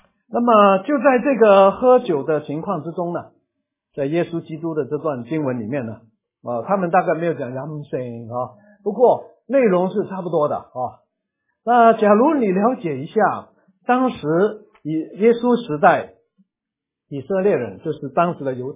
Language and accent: Chinese; China; now in Singapore; 我们中国人喜欢做圆桌啊